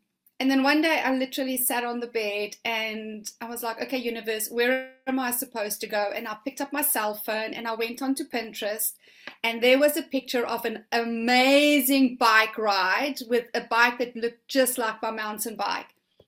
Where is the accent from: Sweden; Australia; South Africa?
South Africa; moved away as an adult; I was born in South Africa and lived there for majority of my life